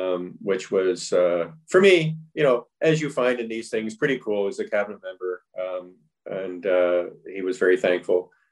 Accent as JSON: {"language": "English", "country": "Canada", "said": "Even though as Canadian, we continued to work with the States."}